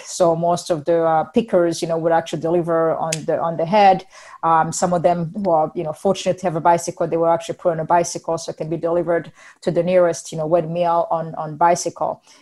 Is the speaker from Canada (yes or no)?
no; Burundi; I was born and raised in Burundi, which is Central East Africa. It's a very small, tiny country, and we call it the heart of Africa, as a matter of fact. But landlocked, sharing borders with Rwanda to the north, Tanzania to the east, and then Congo to the west.